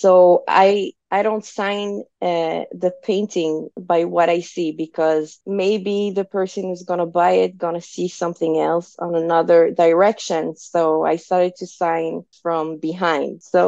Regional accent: France; because I'm from France originally, so I do have family there, friends who have connections.

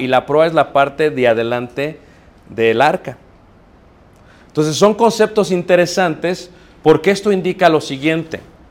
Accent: United States; estoy pensando en pies porque vengo de Estados Unidos

